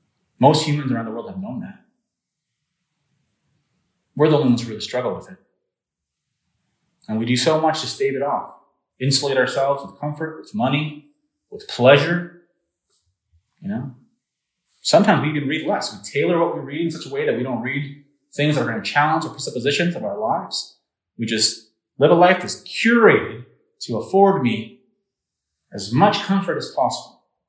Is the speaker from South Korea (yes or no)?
no; Canada; I'm Canadian.